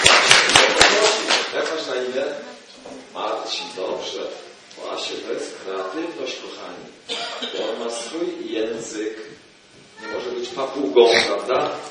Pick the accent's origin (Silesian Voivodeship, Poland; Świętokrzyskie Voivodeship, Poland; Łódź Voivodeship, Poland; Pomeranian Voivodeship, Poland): Silesian Voivodeship, Poland; Żywiec; also born or lived in Wrocław / Lublin / Italy; Wychowywałem się w konkretnym miejscu. Pochodzę z Żywca. Potem po maturze poszedłem do seminarium, nie do pięknego Krakowa, ale do Wrocławia. Tam byłem 19 lat. Potem byłem 11 lat w Lublinie.